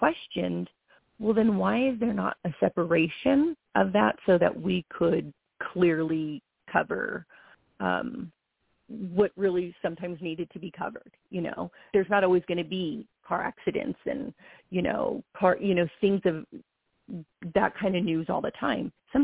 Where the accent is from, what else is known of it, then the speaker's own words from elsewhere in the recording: Los Angeles, California, United States; I'm originally from Los Angeles, so I was interning at a local station that used to cover a large part of Orange County.